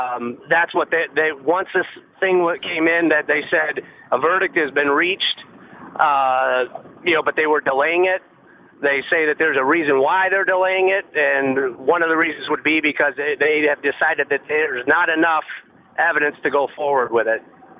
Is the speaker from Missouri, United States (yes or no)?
yes; St. Louis, Missouri, United States; I was listening to KMOX this morning because I'm originally from St. Louis.